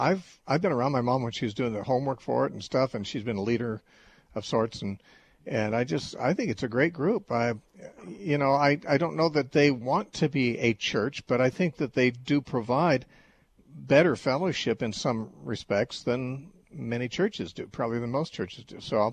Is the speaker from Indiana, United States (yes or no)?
no; San Bernardino, California, United States; born there; I was born in San Bernardino, and we were living there